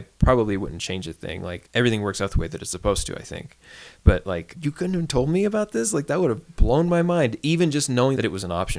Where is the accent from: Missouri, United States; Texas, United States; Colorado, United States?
Colorado, United States; Pueblo; I think that's the one thing that I resent about growing up in Pueblo, is that like, I feel so behind, like, creatively and artistically